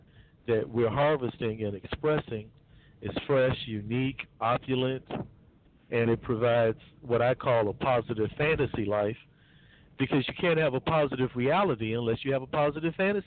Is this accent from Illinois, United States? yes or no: yes; Chicago, Illinois, United States; My earliest influences man, childhood, I was raised in Chicago by my grandfather.